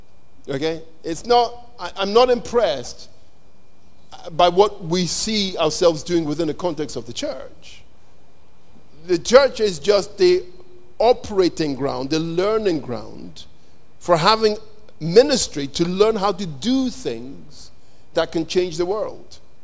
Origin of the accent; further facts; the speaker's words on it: Nigeria; I'm a Nigerian, and as a Nigerian, I've had to really work on pride